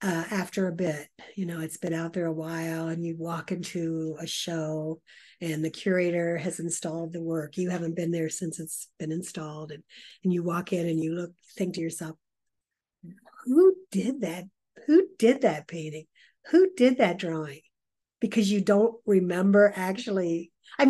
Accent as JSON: {"language": "English", "region": "Ohio", "country": "United States", "tie": "born or raised there", "said": "The undercurrent of how I grew up in Southern Ohio, in the farming community"}